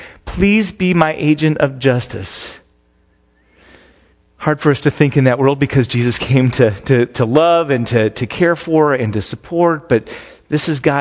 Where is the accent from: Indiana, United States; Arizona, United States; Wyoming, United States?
Arizona, United States; Phoenix; I grew up in Phoenix.